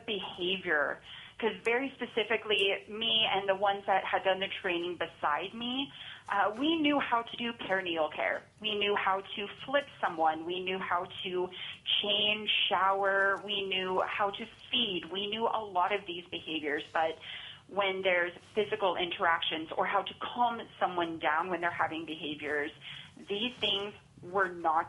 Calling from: Soldotna, Alaska, United States; I'm calling from Soldotna.

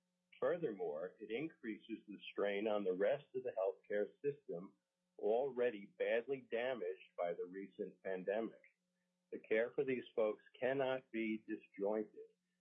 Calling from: Anchorage, Alaska, United States; I am calling from Anchorage.

